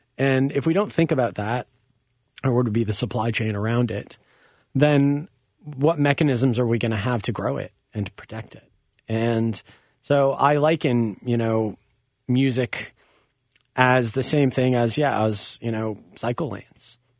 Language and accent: English; Canada; going to a couple venues in my hometown in Canada